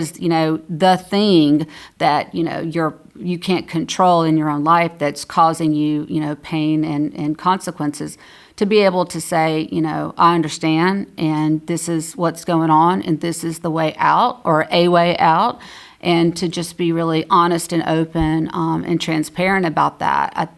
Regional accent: Georgia, United States; and I was the first female prosecutor in the Southern Judicial District down in Georgia, which is my hometown.

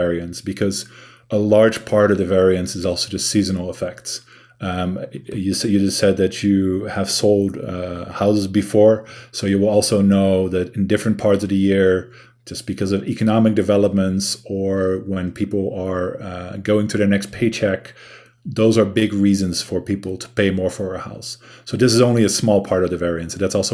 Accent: Netherlands; Maybe it's also the case that I am from the Netherlands and that it's kind of a gloomy country

